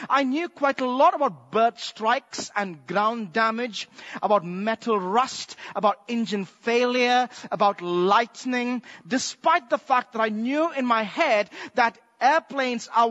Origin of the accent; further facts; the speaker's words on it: Bangalore, Karnataka, India; Growing up in Bangalore, I used to watch these planes coming into Bangalore Airport, and I used to say, I really want to go on an aeroplane.